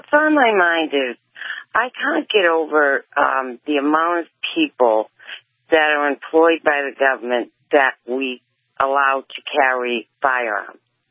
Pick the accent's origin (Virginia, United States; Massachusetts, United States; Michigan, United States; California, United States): Massachusetts, United States; West Medford; It's outside of Boston.